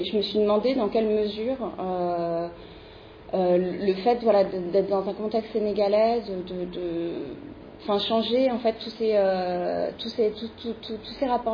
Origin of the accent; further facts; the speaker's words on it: France; en tant que Française